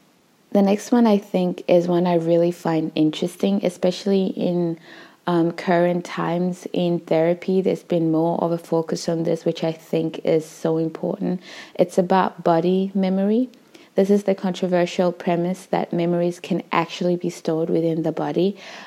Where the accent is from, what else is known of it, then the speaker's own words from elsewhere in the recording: Uganda; as an African woman. I think for me, when I went back to my home country of Uganda when I was 25